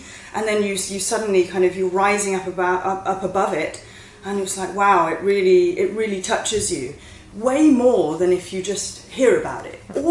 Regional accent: Singapore; also born or lived in England; Well, I'm half Singaporean, half English, right? And I've lived in both West and East.

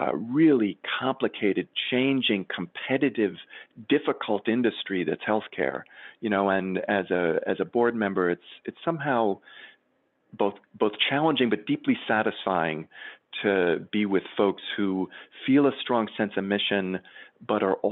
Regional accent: New York, United States; I'm a New Yorker.

